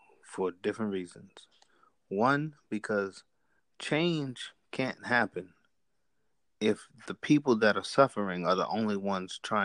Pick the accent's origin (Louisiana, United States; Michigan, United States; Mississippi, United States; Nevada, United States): Nevada, United States; Las Vegas; growing up in Vegas, it's the fight capital of the world.